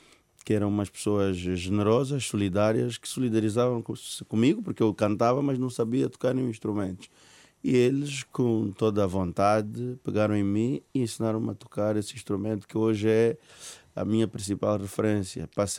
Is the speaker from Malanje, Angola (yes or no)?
no; Luanda, Angola; also born or lived in Benguela; e nasci em Benguela, no bairro da Lixeira, onde tínhamos muitas dificuldades. E como eu nasci numa altura da Guerra Civil, eu sou daquela fase que em 1992 várias crianças foram para a cidade grande, que é a capital, que é Luanda. Então aos 10 anos fui sozinho para a capital